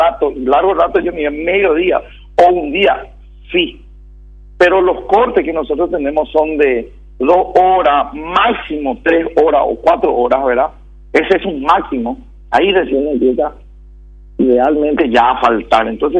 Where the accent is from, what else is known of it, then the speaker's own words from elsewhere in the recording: Paraguay; me molesta como paraguayo.